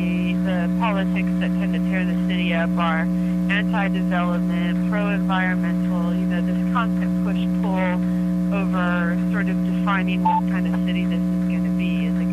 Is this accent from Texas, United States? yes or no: yes; Texas, United States; where I grew up in West Texas, my family still lives around Midland, which is actually where the president's from.